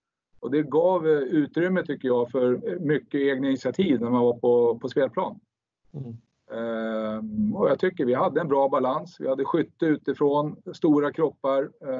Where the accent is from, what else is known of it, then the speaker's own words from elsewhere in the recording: Sweden; eftersom han är superstjärna och jag var någon svensk